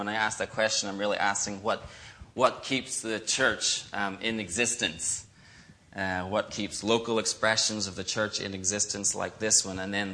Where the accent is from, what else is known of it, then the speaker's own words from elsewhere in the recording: Ireland; accent: Irish; Usually I'm a little nervous that people aren't going to understand my Irish accent. This morning I'm a little nervous I'm going to speak with an American accent.